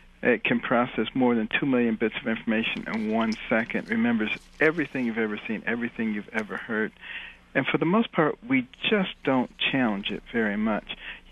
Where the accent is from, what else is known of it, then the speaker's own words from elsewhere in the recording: Detroit, Michigan, United States; also born or lived in Boston, United States; growing up in Detroit and Boston, I hated being poor